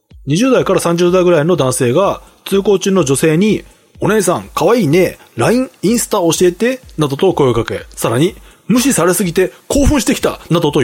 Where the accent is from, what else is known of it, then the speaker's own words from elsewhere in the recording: Yokohama, Kanagawa, Japan; どっちかというと浜っ子なんだけどね。